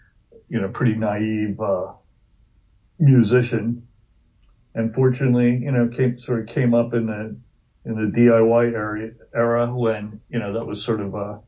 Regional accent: New Jersey, United States; I grew up in sort of all over New Jersey. And I spent the last 32 years in Hoboken, more or less.

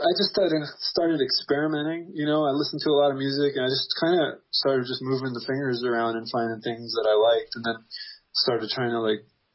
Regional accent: Fort Lauderdale, Florida, United States; I was growing up in Fort Lauderdale.

